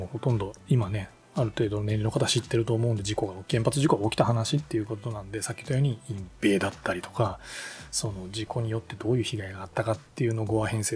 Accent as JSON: {"language": "Japanese", "region": "Nagasaki", "country": "Japan", "said": "僕長崎出身なんで、やっぱ8月の9日になるとこう登校日が決まって、で長崎市内に小学校2年の途中から3年生いっぱいまで1年半ぐらいしかなかった市内に小学校に行ってて"}